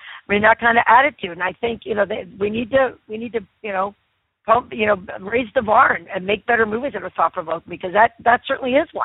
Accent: New Jersey, United States; I remember that stuff happening growing up in New Jersey.

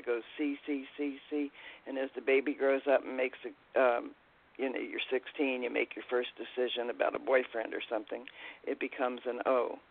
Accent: Ohio, United States; Now, he's from New York. I'm from Ohio, and he's 9 years younger.

